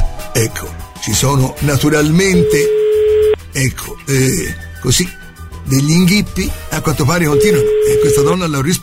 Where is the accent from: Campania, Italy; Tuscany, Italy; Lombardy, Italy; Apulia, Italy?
Tuscany, Italy; Florence; Scusa, siamo fiorentini anche noi.